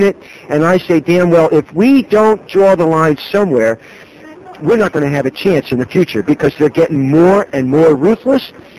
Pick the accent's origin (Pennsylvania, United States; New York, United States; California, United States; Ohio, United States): California, United States; California.